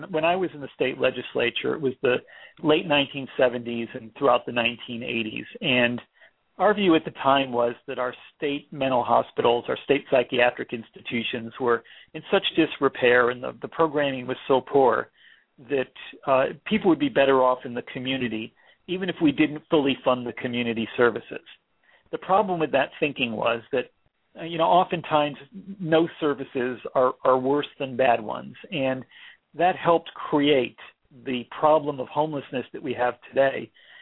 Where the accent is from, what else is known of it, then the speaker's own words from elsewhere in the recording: Florida, United States; also born or lived in Texas; In my home state, your home state, Florida, we're 49th in spending for mental illness. And in Texas, the state I lived in before that, we were 50th in funding of mental health services.